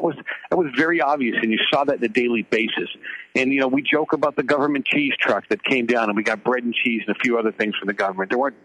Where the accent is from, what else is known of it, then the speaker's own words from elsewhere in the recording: East Coast, United States; I grew up on the East Coast, the late 60s, early 70s, and I grew up in an Italian community.